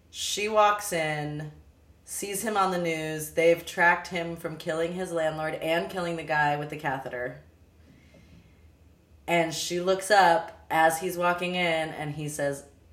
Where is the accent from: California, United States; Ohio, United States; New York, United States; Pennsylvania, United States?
California, United States; Los Angeles; And I was like, I'm from Los Angeles.